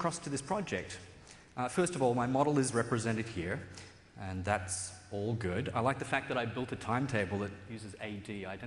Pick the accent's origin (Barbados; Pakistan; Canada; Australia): Australia; now in United States; I do come from a place further south. Okay. So I'm an Australian. I have been living here for about 3.5 years. Very close to Redmond